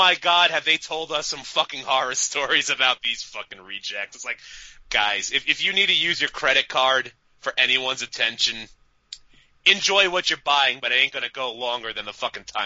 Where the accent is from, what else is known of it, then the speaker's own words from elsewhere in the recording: United States; I am an American, damn it.